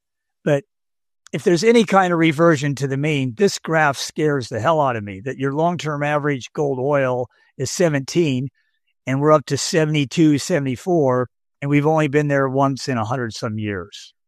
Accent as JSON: {"language": "English", "region": "Idaho", "country": "United States", "said": "And hey, I'm from Idaho. I'm not exactly a fan of Texas"}